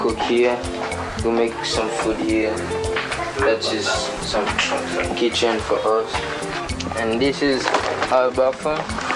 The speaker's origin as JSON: {"language": "English", "country": "Haiti", "said": "I am from Haiti."}